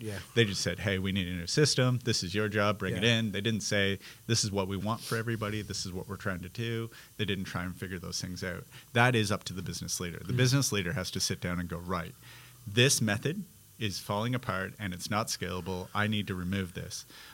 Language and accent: English; Canada; now in Perth, Australia; Like we're in Perth, Western Australia, right? I grew up in Canada, not California, where everything was 24 hours.